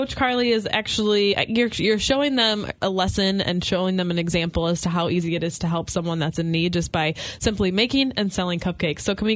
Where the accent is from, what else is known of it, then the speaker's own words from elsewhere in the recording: Coloma, Michigan, United States; Well, not only that, but I'm from Coloma.